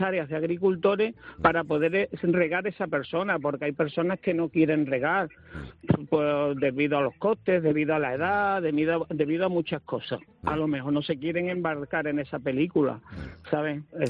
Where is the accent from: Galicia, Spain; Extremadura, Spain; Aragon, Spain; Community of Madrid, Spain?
Extremadura, Spain; yo soy agricultor de Tierra de Barros, de aquí de la provincia de Badajoz, en Extremadura, y yo tengo viña y olivar.